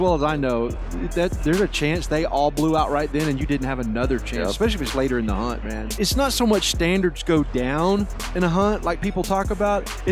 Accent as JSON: {"language": "English", "region": "Texas", "country": "United States", "said": "And being a Texan"}